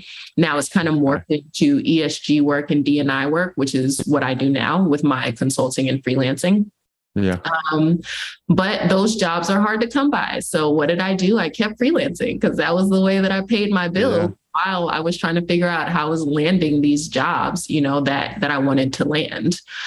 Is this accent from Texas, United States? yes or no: yes; Dallas, Texas, United States; I was born and raised in the Methodist Church here in Dallas. I'm actually originally from Dallas and I'm back in Dallas now.